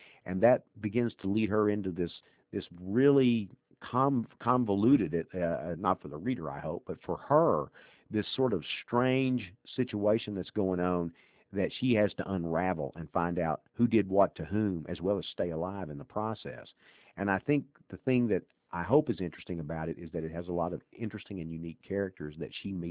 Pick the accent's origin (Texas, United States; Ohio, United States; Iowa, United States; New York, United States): Texas, United States; When I was growing up in East Texas in the 1950s, I was 50s and early 60s and middle 60s, all the way up to the late 60s almost